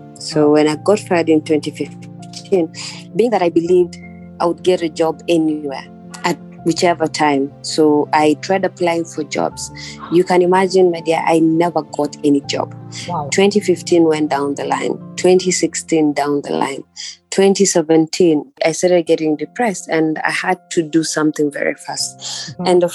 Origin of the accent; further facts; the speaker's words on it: Kenya; I'm a Kenyan entrepreneur.